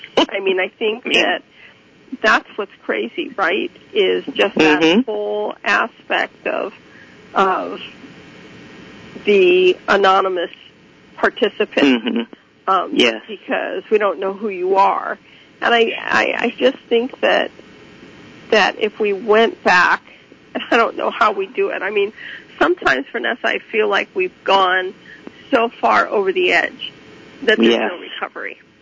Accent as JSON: {"language": "English", "country": "United States", "said": "Because I'm an American."}